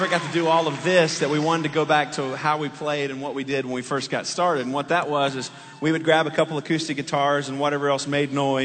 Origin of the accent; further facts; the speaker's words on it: Texas, United States; moved away as an adult; But I grew up in Texas and moved to Florida to work in a church right out of high school.